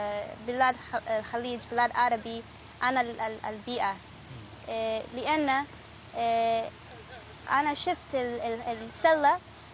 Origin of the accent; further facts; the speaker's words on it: Ethiopia; Arabic is a second language; أنا من إثيوبيا